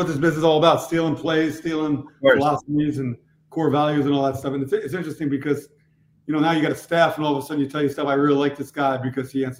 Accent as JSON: {"language": "English", "town": "Queens", "region": "New York", "country": "United States", "said": "He's from Queens too. We're both from Queens, so he's got that schmooze in him, I'm sure too."}